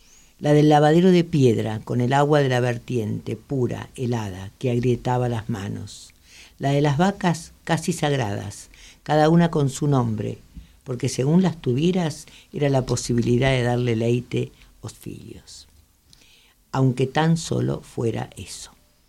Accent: Buenos Aires, Argentina; accent: porteño; Porque nosotros lo hablamos con acento porteño.

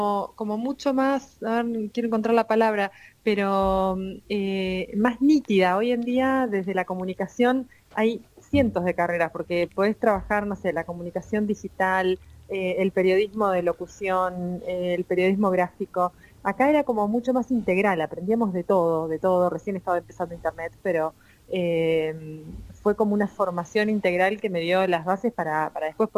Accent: Oriente, Buenos Aires Province, Argentina; yo desde mi pueblo, desde Oriente, lo que sabía era que quería hacer alguna carrera donde tuviese que hablar con la gente

